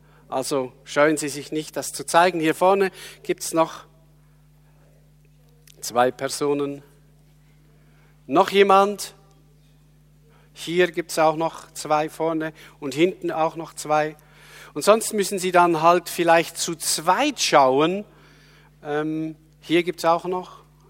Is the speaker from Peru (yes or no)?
no; Switzerland; ich habe hier eine Zürcher Bibel als Schweizer